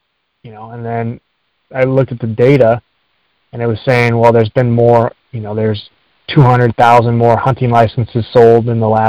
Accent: Albuquerque, New Mexico, United States; now in Montana, United States; I'm from Albuquerque. I came to Montana in 2010, and then went to school here.

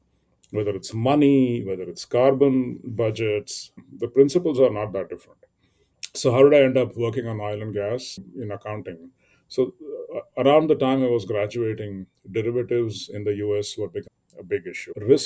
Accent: India; when I was growing up in India

